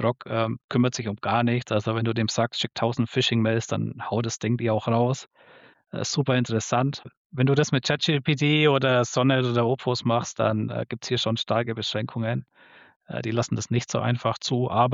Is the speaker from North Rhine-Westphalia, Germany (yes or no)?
no; Bavaria, Germany; ich komme aus der Nähe aus Nürnberg